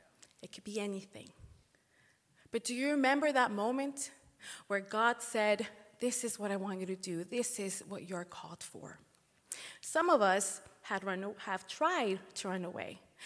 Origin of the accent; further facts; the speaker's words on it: Los Angeles, California, United States; now in Louisville, United States; I live in Kentucky. What? I'm from Los Angeles, California, East LA to be specific, completely different from here. It doesn't even compare to Louisville.